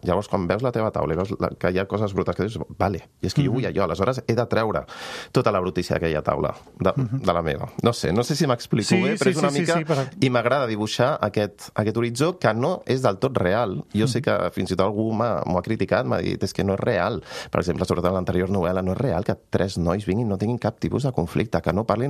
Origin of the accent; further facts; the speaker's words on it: Sant Just Desvern, Catalonia, Spain; em va reconciliar també amb Sant Just, amb el meu poble